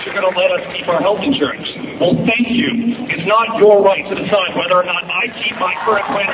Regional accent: Camas, Washington, United States; I'm from Camas. … I'm from Camas, Washington.

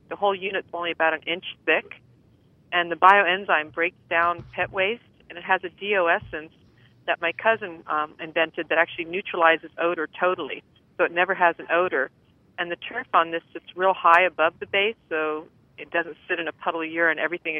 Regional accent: Jupiter, Florida, United States; I'm from Jupiter, Florida.

